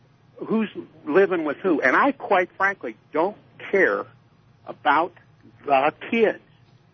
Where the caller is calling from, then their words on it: New Mexico, United States; from New Mexico.